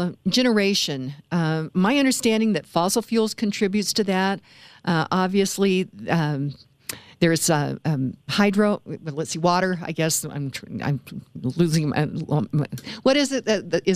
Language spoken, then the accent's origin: English; Kansas, United States; I grew up in Western Kansas, and my aunt, and she was married to my uncle, and he was a World War II veteran